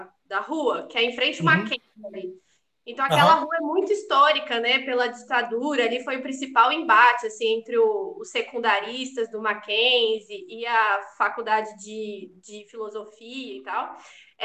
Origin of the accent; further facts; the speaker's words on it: Taboão da Serra, São Paulo, Brazil; Aí eu fui até a capital, em São Paulo mesmo, só para nascer, mas eu cresci em Taboão da Serra.